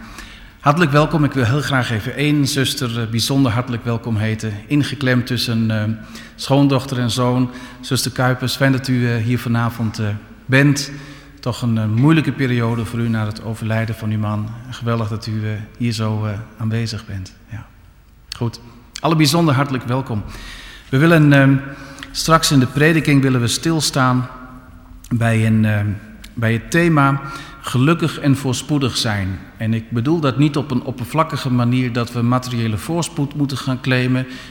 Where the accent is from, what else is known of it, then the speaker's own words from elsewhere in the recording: Dinxperlo, Gelderland, Netherlands; born there; Mijn geboortegrond is de Achterhoek, Dinxperlo, de Heurne.